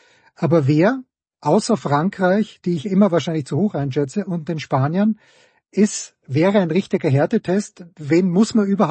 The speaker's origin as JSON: {"language": "German", "country": "Austria", "said": "das sind wir Österreicher nun mal, wir wollen dringend wieder dabei sein"}